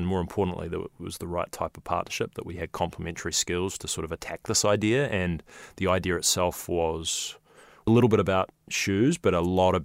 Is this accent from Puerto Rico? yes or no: no; New Zealand; now in San Francisco, United States; And as a New Zealander, I was a little bit excited about the idea of being closer to home too.